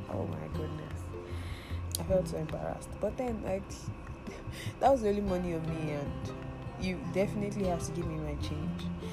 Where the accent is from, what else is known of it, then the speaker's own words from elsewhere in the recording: Kano, Nigeria; I grew up in Kano, Nigeria, and growing up in the north, I had a different perspective to things.